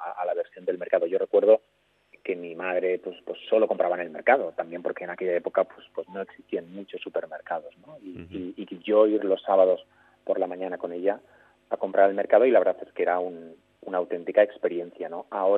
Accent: Zaragoza, Aragon, Spain; Yo soy de Zaragoza y en Zaragoza pues la situación de los mercados es exactamente la misma que en Valencia

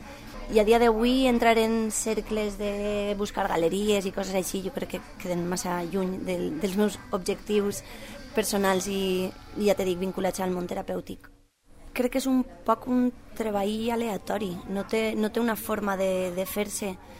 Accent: Valencian Community, Spain; first language Valencian; Normalment els primers textos es escric en valencià, perquè diguem que és la meva llengua materna i és també la llengua que té més arrel per a mi emocional

